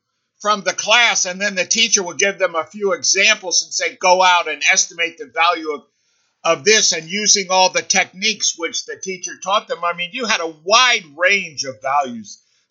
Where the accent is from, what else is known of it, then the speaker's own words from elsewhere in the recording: Ohio, United States; in where I grew up in Ohio, you have these areas where you just have miles and miles of these individual housing units.